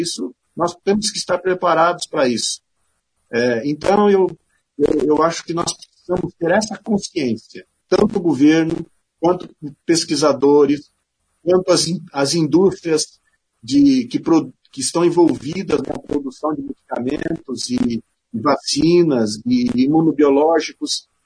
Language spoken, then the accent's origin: Portuguese; Engenheiro Beltrão, Paraná, Brazil; also born or lived in Nova Esperança / Maringá; Eu sou nascido em Nova Esperança, no Paraná. Eu passei minha infância em Engenheiro Beltrão, muito próximo, né? Eu também sou da Terra Roxa, próximo, né, de vocês. Estudei em Maringá, na Universidade Estadual de Maringá